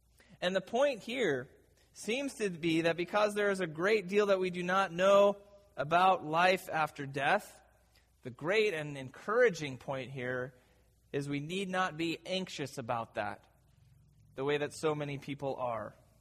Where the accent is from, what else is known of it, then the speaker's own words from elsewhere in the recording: Midwest, United States; I'm from the Midwest, as you know, and enjoy the company of a great many farmers who have had this experience of getting a new plot of land.